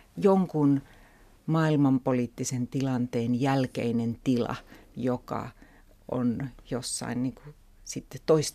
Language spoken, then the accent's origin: Finnish; Turku, Southwest Finland, Finland; Mä kasvoin Turussa, suht pienessä kaupungissa